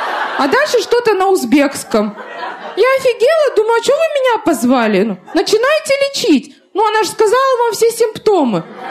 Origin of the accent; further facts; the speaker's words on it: Russia; Я родилась и выросла в России. Я даже казахский не знаю.